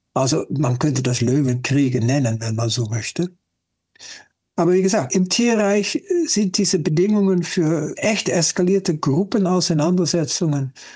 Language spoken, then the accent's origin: German; Netherlands; German is a second language; Ich bin ja Holländer